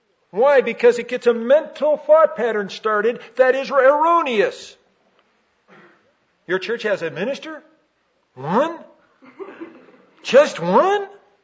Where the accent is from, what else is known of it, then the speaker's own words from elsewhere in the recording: Chicago, Illinois, United States; You see, I'm from Chicago. And in Chicago, when I grew up, they had the stockyard.